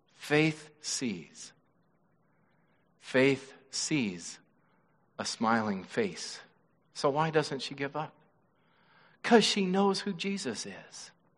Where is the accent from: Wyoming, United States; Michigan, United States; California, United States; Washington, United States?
Wyoming, United States; Where I was raised out in Wyoming, it was the cowboys, the preps, and the hippies.